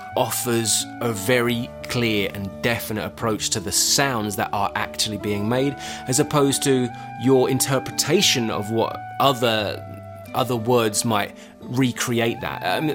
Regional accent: London, United Kingdom; accent: East London Essex; because my accent is more East London Essex

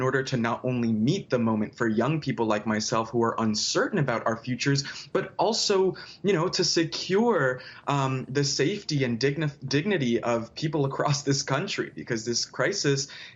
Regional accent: Miami, Florida, United States; I grew up in Miami, a place that's increasingly ravaged by hurricanes, rising sea levels, and so on.

